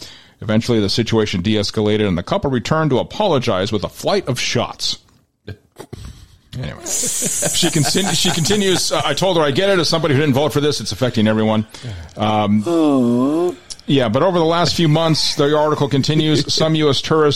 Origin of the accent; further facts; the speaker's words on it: California, United States; Shoot, when we go to Texas, I tell everybody we're from Montana because I don't, you know, because I don't want anybody knowing we're